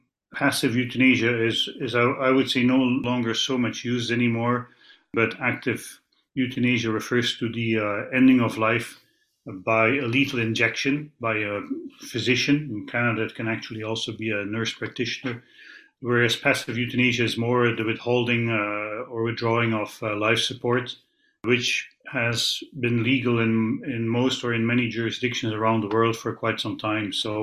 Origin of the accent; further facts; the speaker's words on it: Belgium; first language Dutch; English is a second language; I'm originally from Belgium, Dutch-speaking